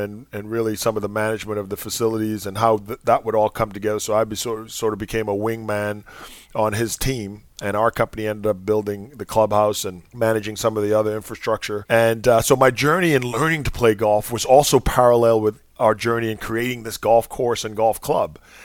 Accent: Bahamas; I grew up in the Bahamas, and like many kids in my era, you know, I played every sport. You know, we had a very modest upbringing. You know, we grew up in a sort of what I would describe as a sort of lower middle class neighborhood.

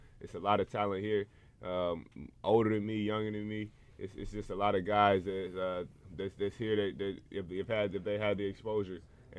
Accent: Arkansas, United States; because, you know, I'm from Arkansas. We don't got a team here.

